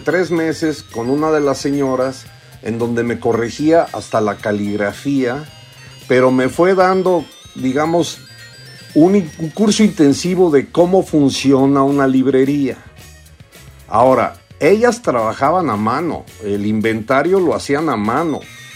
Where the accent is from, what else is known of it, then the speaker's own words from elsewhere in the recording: Mexico; siendo mexicano